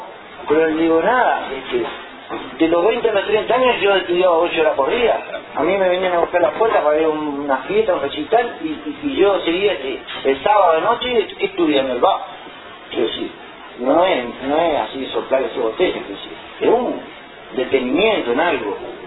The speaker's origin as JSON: {"language": "Spanish", "country": "Uruguay", "said": "me dice, no, pues vos de dónde sos, me dice, ¿viste? Y digo, no, vengo del Uruguay"}